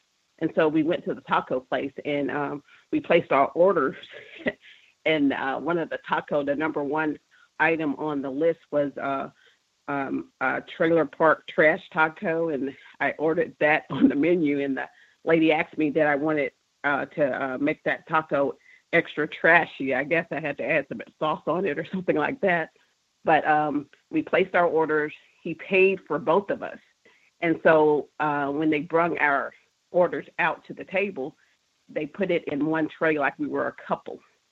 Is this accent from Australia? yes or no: no; Mississippi, United States; now in Tennessee, United States; I was born and raised in Mississippi, currently residing in Tennessee.